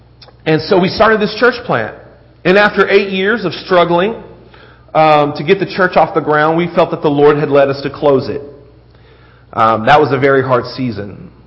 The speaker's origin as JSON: {"language": "English", "region": "the South", "country": "United States", "tie": "born or raised there", "said": "I grew up in the South, so us Pentecostals in the South, we haven't learned to be quiet yet or behave ourselves to some degree."}